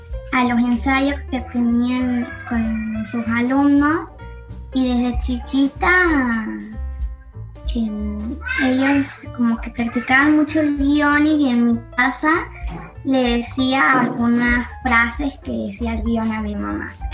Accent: San Juan, Puerto Rico; soy de San Juan y voy al Colegio Santísimo Sacramento.

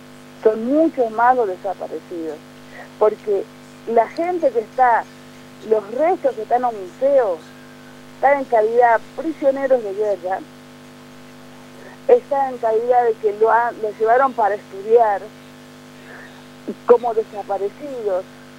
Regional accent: Embarcación, Salta, Argentina; Yo vivo en Embarcación. Yo soy de Embarcación, es decir, soy de Embarcación porque la verdad que como Wichí nosotros tenemos un territorio bastante amplio, ¿no? Paraguay, Bolivia, Argentina, Chaco, Formosa, Salta

